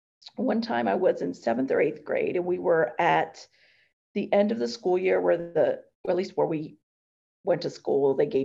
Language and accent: English; Puerto Rico; now in United States; people thought I was African-American when I came from Puerto Rico, because I was a lot darker.